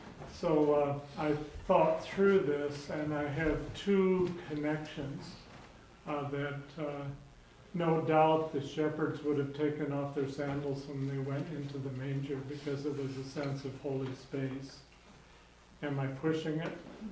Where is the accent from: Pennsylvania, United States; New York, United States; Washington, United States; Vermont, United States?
Washington, United States; Whidbey Island; I'm from Whidbey Island in Washington.